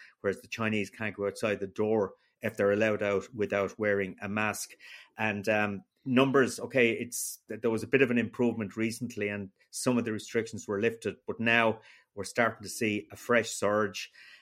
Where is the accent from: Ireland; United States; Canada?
Ireland; because certainly as a representative of me as an Irish person in Brussels, I certainly am not proud.